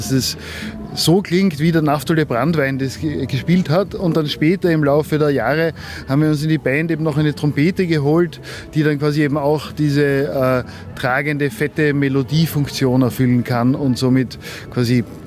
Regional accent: Austria; und ich bin Österreicher und somit ist es definitiv österreichische Musik.

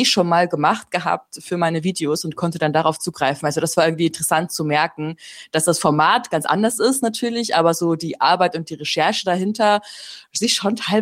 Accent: Bavaria, Germany; Ich komme ursprünglich aus Bayern.

